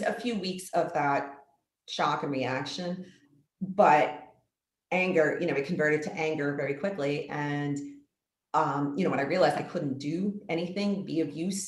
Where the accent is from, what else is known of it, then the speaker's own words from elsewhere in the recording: New York City, New York, United States; So I grew up in the New York City area. My parents were immigrants from Egypt and Colombia.